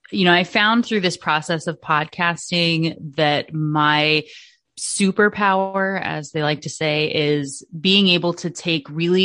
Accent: Washington, United States; also born or lived in Alaska; In Washington State. So I'm originally from Alaska.

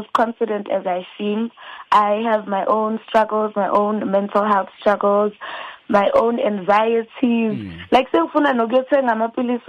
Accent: Boksburg, Gauteng, South Africa; also born or lived in Benoni; We are from Limpopo, Ramashashane, and I have lived in the East Rand for my entire life. I was born in Benoni, brought up in Boksburg, and Benoni is next to Boksburg.

